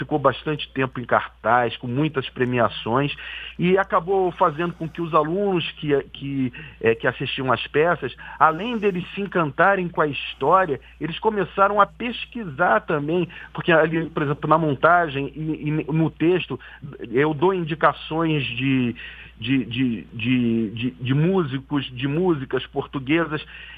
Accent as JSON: {"language": "Portuguese", "region": "Rio de Janeiro", "country": "Brazil", "said": "eu sou do Rio de Janeiro e a gente estava passando por um momento de violência muito grande aqui"}